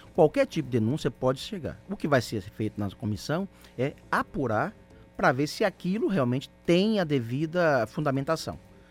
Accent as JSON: {"language": "Portuguese", "town": "Itabuna", "region": "Bahia", "country": "Brazil", "said": "sou de Itabuna"}